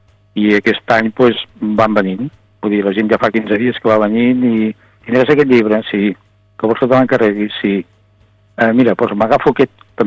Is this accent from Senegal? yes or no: no; Vilanova i la Geltrú, Catalonia, Spain; per exemple, a Vilanova, jo soc fill de Vilanova